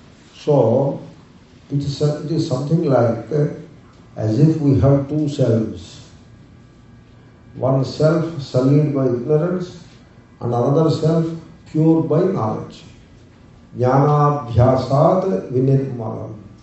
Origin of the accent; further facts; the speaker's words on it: India; born there; I was born in India